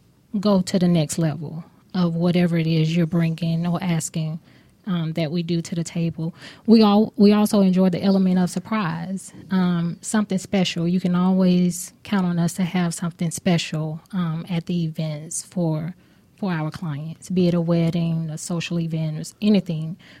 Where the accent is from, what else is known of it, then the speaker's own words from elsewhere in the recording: Atlanta, Georgia, United States; We're not new to events, but we're new to the event industry here in Atlanta, although we're from Atlanta.